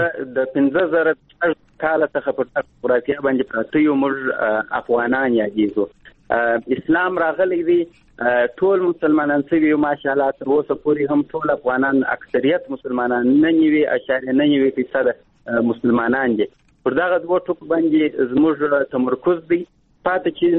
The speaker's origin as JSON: {"language": "Pashto", "country": "Afghanistan", "said": "موږ افغانان یو"}